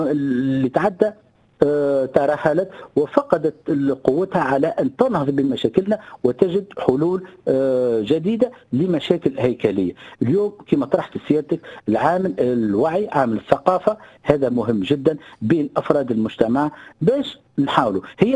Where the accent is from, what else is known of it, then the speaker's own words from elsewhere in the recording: Tunisia; ونعرف احنا بلادنا تونس غنية